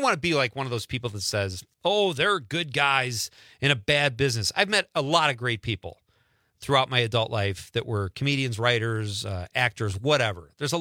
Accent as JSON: {"language": "English", "town": "Marinette", "region": "Wisconsin", "country": "United States", "tie": "born or raised there", "said": "You know, my hometown newspaper, the Marinette Eagle Herald, did an article on Nightlight"}